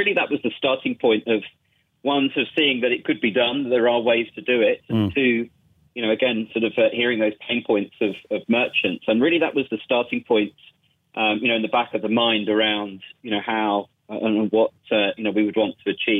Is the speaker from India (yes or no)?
no; England, United Kingdom; also born or lived in Singapore; I mean, I'm originally from England, but spent about 12 years living in sort of Singapore and working across Asia.